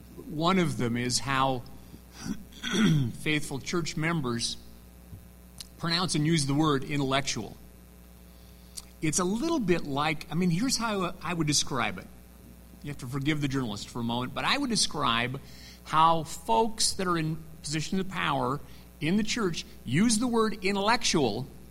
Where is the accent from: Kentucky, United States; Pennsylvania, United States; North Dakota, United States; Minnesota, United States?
North Dakota, United States; I grew up in North Dakota, which you'll be happy to know was the last state in the Union that had a temple in the church.